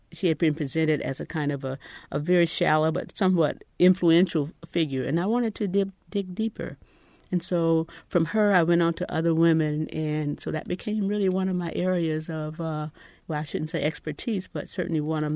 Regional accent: Miami, Florida, United States; As a child growing up in Miami, Florida, we used to have what was then called Negro History Week.

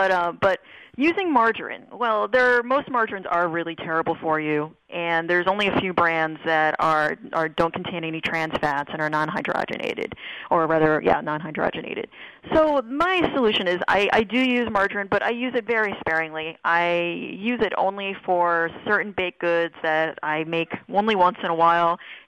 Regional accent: Northeast, United States; I grew up here in the Northeast, and I live in New York City. It's not exactly the soul food capital of the world.

